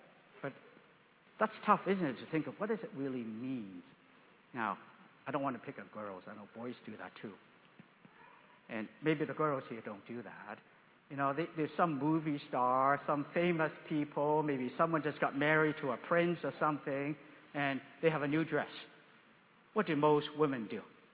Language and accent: English; Canada; now in United States; we're from Canada.